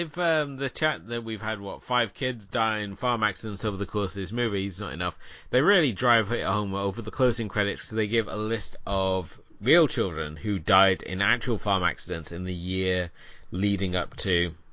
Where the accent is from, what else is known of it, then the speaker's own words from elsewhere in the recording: South West England, United Kingdom; And I mean, I grew up in Cornwall, which is all farmland and beach.